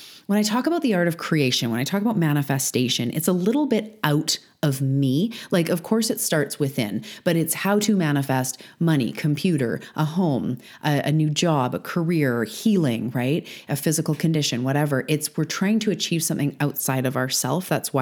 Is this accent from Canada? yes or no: yes; Canada; That's a bunch about my show, but I am a Canadian.